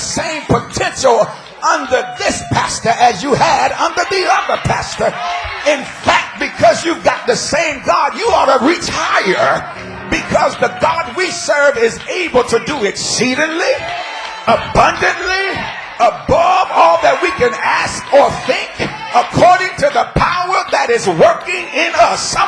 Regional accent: New Jersey, United States; now in Bergen County, United States; But I come from Cumberland County. And if you know anything about Cumberland County is nothing down there. It's one of the poorest counties in the state of New Jersey.

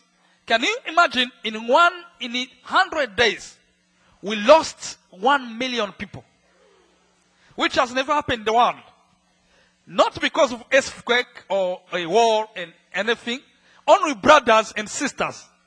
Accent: Rwanda; English is a second language; As I told you, I'm coming from Rwanda. Rwanda is a good country.

